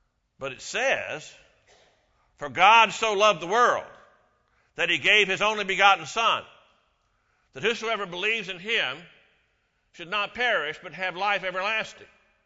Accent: Houston, Texas, United States; Church I grew up in Houston, Texas, had what seemed to be a permanent display in the fellowship hall.

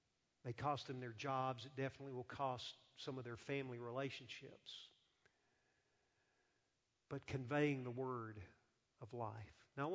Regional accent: Louisiana, United States; But I'm from Louisiana originally, so it really didn't matter.

